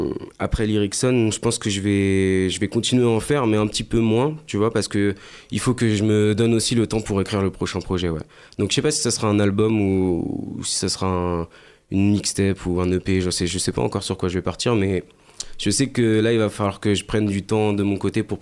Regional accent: France; Je suis français de base, voilà. Donc, je parle couramment français et pas du tout couramment anglais

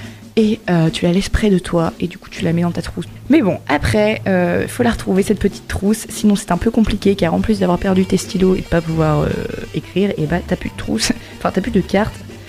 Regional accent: Normandy, France; en tant que Normande de pure souche, peut-être pas, mais en tant que Normande.

